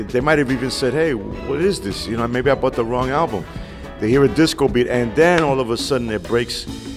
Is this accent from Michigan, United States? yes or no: no; New York, United States; And as a New Yorker, my Spanish was not the best.